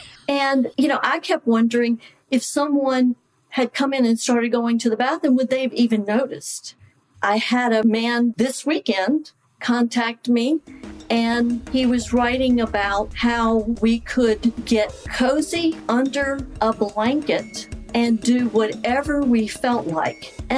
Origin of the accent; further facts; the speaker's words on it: Chapel Hill, North Carolina, United States; I am from Chapel Hill, North Carolina.